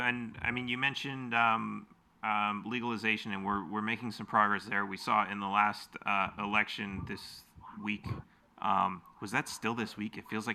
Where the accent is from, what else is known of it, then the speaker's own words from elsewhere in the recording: Los Angeles, California, United States; I mean, I grew up in Los Angeles and we used to think like, yeah, the entire world must live in cities like this.